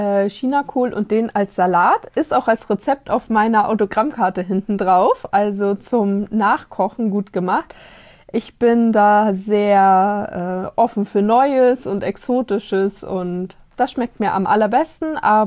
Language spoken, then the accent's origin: German; Mecklenburg-Vorpommern, Germany; Ursprünglich komme ich von der Ostsee aus Mecklenburg.